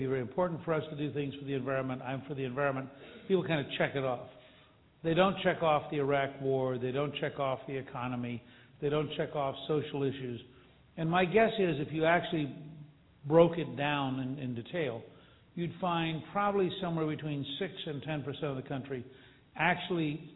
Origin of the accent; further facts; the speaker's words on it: Harrisburg, Pennsylvania, United States; I grew up I was born in Harrisburg, and I grew up in a context of a family that belonged to that took the Pennsylvania Fish and Game Commission magazine